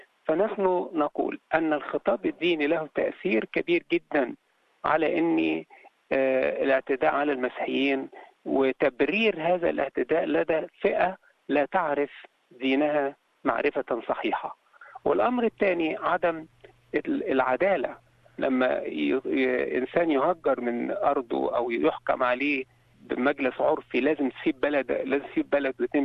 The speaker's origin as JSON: {"language": "Arabic", "country": "Egypt", "said": "وضع الأقباط في مصر بصفة عامة، نحن مواطنين مصريين لنا كل الحقوق وعلينا كل الواجبات"}